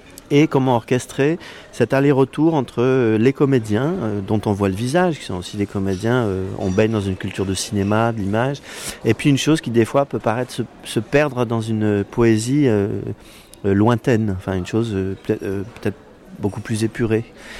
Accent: Greece; C'est aussi une manière de dire que la voix courante qui fait qu'on origine le théâtre chez nous en Grèce, je ne le ressens pas comme ça.

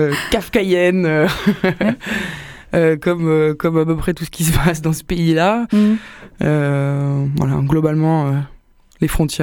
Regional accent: Nice, Provence-Alpes-Côte d'Azur, France; étant donné que je viens de Nice

